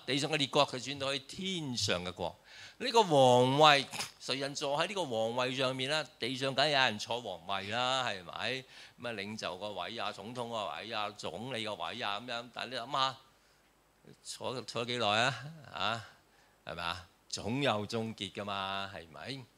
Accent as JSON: {"language": "Cantonese", "country": "China", "said": "我哋中國人一定要去相信呢一樣嘢。"}